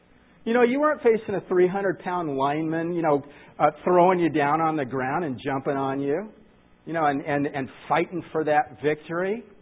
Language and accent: English; United States; Now, I'm as patriotic as any American I know. I love our country.